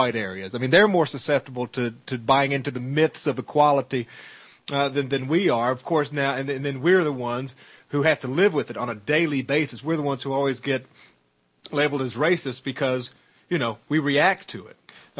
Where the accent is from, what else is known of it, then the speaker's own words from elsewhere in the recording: Southern US, United States; And as a Southerner, I can testify that we're still experiencing the horrors of Reconstruction.